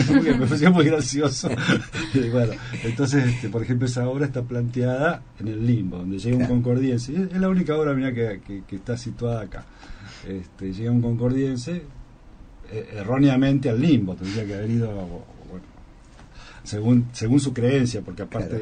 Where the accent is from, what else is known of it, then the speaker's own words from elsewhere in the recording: María Susana, Santa Fe, Argentina; also born or lived in San Jorge; por casualidad nací en San Jorge, pero viví en María Susana. Mi infancia la pasé en María Susana.